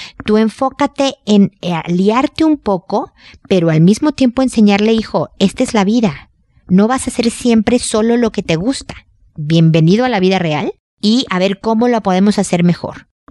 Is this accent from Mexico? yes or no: yes; Mexico; como buenos mexicanos a veces son zanahorias y pepinos con limón y chile en polvo